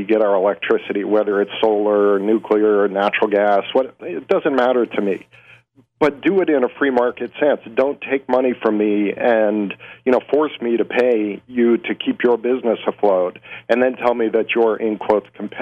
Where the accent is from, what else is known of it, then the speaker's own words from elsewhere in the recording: Arizona, United States; now in Michigan, United States; I came from Arizona before I moved to Michigan.